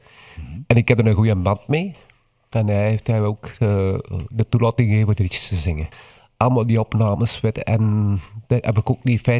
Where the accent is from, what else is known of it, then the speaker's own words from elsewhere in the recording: Kruibeke, East Flanders, Belgium; now in Boom, Belgium; Want ik ben eigenlijk afkomstig van Basel, van Kruijbeke. En ik woon ondertussen in Boom, al 6 jaar.